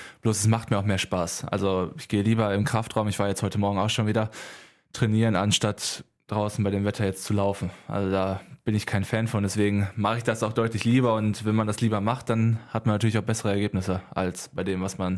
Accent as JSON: {"language": "German", "town": "Halver", "region": "North Rhine-Westphalia", "country": "Germany", "tie": "born or raised there", "also_born_or_lived": "Lüdenscheid", "said": "in Halver. Da komme ich ja ursprünglich her eigentlich. Ich bin ja in Lüdenscheid geboren, aufgewachsen in Halver und da ein kleines Dorf, unser kleiner Dorfverein."}